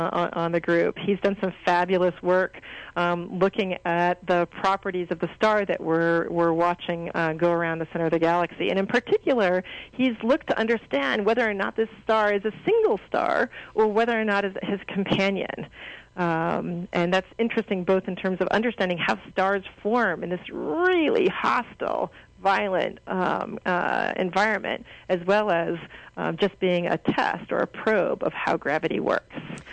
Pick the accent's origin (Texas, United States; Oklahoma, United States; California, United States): California, United States; Los Angeles; I'm from Los Angeles. I have a very clear appreciation for what dust does.